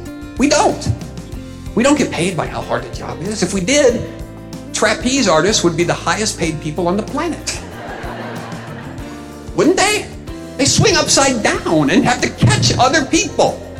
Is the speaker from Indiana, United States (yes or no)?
yes; Indiana, United States; And they find out that I'm from Indiana, which they refer to as flyover country, by the way.